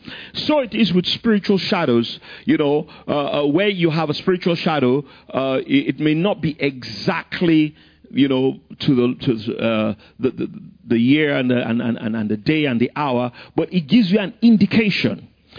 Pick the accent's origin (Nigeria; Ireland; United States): Nigeria; also born or lived in England; we said, "Oh, we're from Nigeria, you know, through England, from Nigeria."